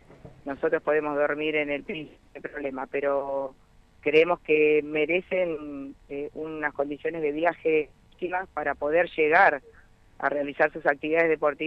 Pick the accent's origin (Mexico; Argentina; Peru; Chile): Argentina; El Bolsón, Río Negro; Porque yo soy de Bolsón.